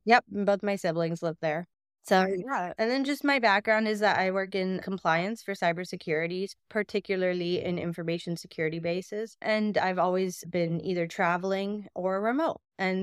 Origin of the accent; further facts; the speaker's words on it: Atlanta, Georgia, United States; also born or lived in Florida; So I was born in Florida, raised in Atlanta. And so we were there since I was like 4. So Atlanta has always been a big thing for me.